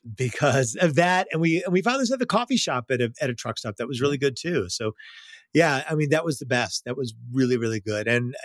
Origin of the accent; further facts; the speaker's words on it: St. Louis, Missouri, United States; now in Los Angeles, United States; It's hard to get a good hamburger in Los Angeles. Like, I'm from the Midwest. I'm from St. Louis. Like, we are born barbecuing, and it's hard to get a really good burger in LA.